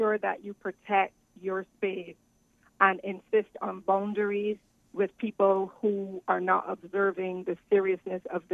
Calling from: Connecticut, United States; I'm calling from Connecticut.

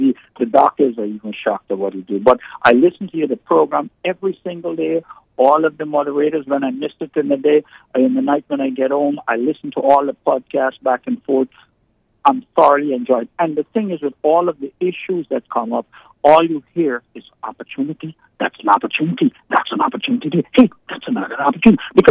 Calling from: Toronto, Ontario, Canada; also born or lived in Barbados; I'm calling from Toronto.

